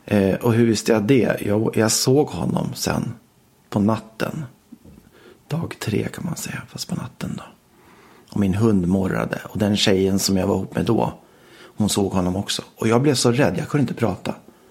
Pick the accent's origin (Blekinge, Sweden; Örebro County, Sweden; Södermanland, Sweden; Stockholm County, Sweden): Stockholm County, Sweden; Stockholm; jag växte upp i Stockholm